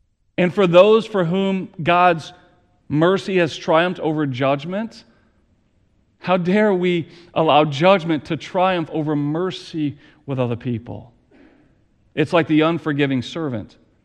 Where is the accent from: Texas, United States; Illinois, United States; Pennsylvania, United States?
Texas, United States; you know, I was raised in Texas. You're here in the Midwest. Now I'm in the Midwest.